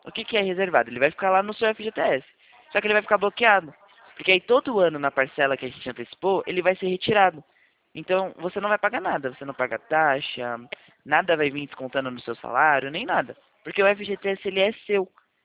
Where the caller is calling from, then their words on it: Atibaia, São Paulo, Brazil; Aqui em Atibaia, no interior de São Paulo.